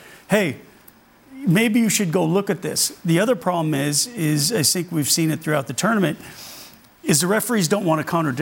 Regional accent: England, United Kingdom; But I'm an Englishman.

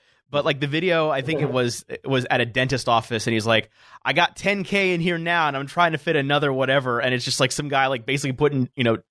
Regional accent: Michigan, United States; granted, I grew up in Michigan, so I grew up in the suburbs and that kind of thing

